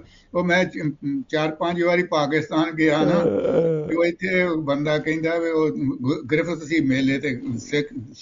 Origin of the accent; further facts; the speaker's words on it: Punjab, India; ਅਸੀਂ ਸਾਡਾ ਪਿੰਡ ਲਾਸਟ ਹੈ ਅੰਮ੍ਰਿਤਸਰ ਜ਼ਿਲ੍ਹੇ ਦਾ, ਤੇ ਅਗਲਾ 1 ਮੀਲ ਤੇ ਗੁਰਦਾਸਪੁਰ ਸਿਰਾ ਹੋ ਜਾਂਦਾ ਹੈ।